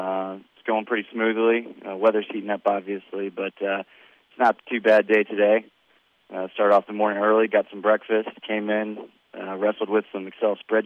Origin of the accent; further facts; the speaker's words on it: United States; I'm an American, so I'm patriotic.